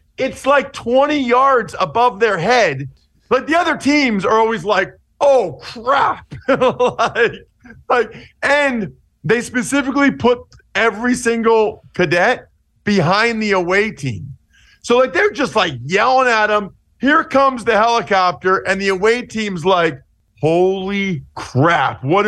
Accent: Philadelphia, Pennsylvania, United States; So, I grew up outside of Philly. So I grew up a big Eagles fan, right?

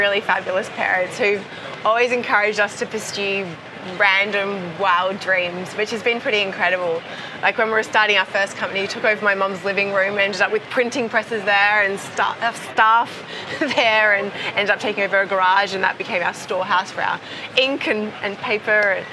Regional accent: Perth, Western Australia, Australia; Perth, my hometown in Australia, which happens to be the most isolated city in the world

